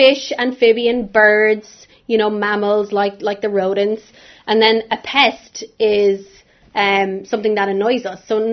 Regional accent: Ireland; I'm originally from Ireland, and that's where I did all my schooling.

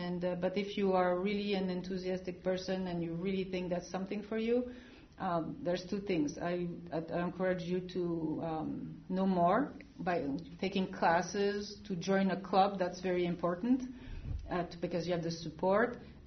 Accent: France; English is a second language; now in United States; I came from France with my husband, and we've been living in the United States for 28 years now. And yes, this accent will always be with me.

